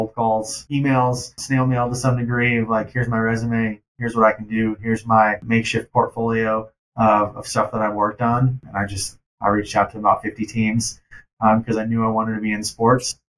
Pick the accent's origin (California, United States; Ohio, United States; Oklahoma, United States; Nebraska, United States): Ohio, United States; Cleveland; now in Denver, United States; But I have Cleveland roots, born and raised in Ohio, outside of Cleveland. So I'll always be a Cleveland guy as well.